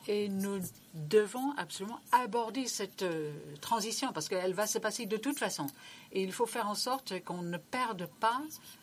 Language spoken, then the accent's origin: French; Greece; Je viens de la Grèce et je vois l'importance de la réinvention de la démocratie.